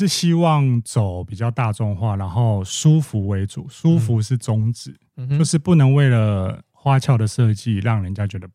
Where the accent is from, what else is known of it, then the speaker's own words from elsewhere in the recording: Taiwan; 因为我台湾人嘛，所以我对台湾人比较好